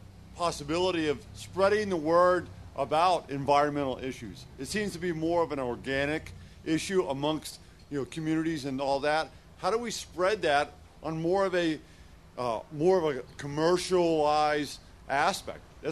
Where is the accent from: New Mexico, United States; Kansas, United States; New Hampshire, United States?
New Hampshire, United States; from New Hampshire, and I think this is a great event.